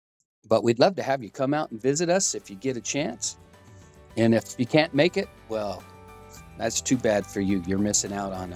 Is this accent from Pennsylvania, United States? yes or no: no; Farmington, New Mexico, United States; now in Durango, United States; I grew up in Farmington, New Mexico, and I've been living in Durango since 1989.